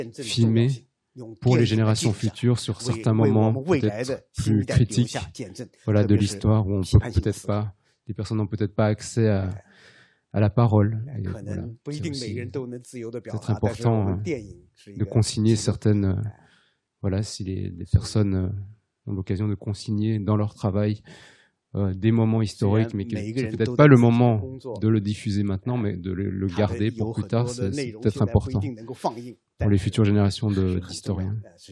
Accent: Switzerland; En tant que Suisse, on ne peut pas espérer mieux.

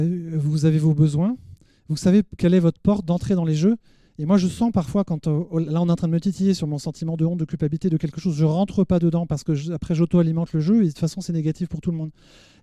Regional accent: Rennes, Brittany, France; Donc moi je viens de Rennes

